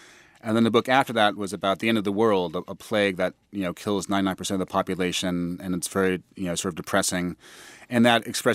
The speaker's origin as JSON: {"language": "English", "region": "New York", "country": "United States", "tie": "born or raised there", "said": "I'm American, grew up in New York, but what's my real sort of spiritual homeland?"}